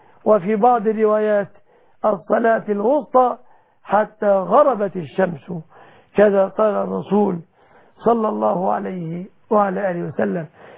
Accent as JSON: {"language": "Arabic", "country": "Egypt"}